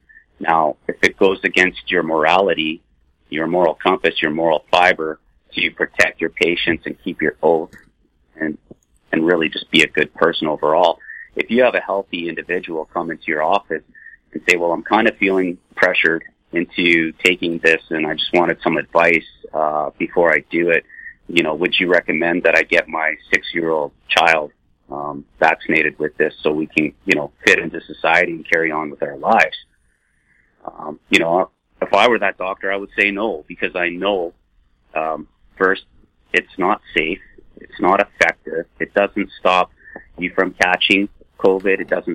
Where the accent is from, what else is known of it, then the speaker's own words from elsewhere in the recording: British Columbia, Canada; This is our time as British Columbians to step up, stand up, and stand united